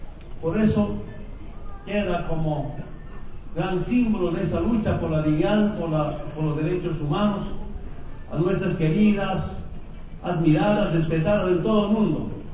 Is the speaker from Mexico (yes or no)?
no; Bolivia; Todos somos bolivianos.